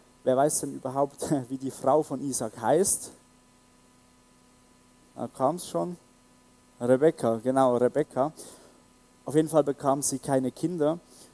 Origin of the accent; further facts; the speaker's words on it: Switzerland; Ja, vor 4 Jahren war ich in meiner Heimatgemeinde in der Schweiz. Also ich komme aus der Schweiz